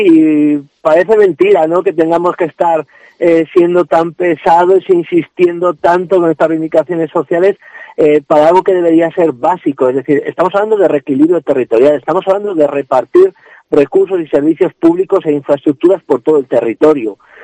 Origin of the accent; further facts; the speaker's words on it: Castile and León, Spain; yo que vengo de Aliste